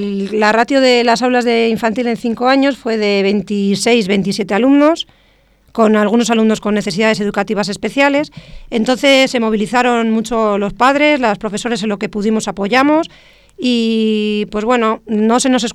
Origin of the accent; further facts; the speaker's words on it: Valladolid, Castile and León, Spain; Mi motivación era acercarme a Valladolid, que es de donde soy y donde vivo